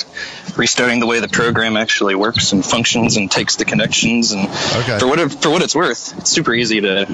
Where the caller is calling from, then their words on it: Austin, Texas, United States; Austin, Texas.